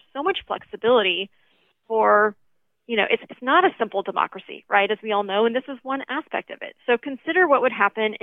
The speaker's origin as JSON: {"language": "English", "region": "Texas", "country": "United States", "said": "I'm from Texas. We have 38 electors."}